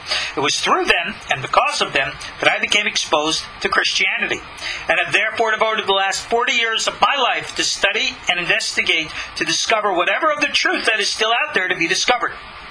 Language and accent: English; Long Island, New York, United States; born or raised there